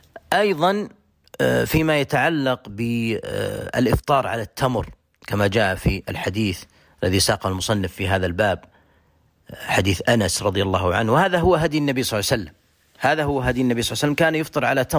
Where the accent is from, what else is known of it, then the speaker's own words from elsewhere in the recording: Saudi Arabia; هو المعتمد عندنا في بلادنا المملكة العربية السعودية.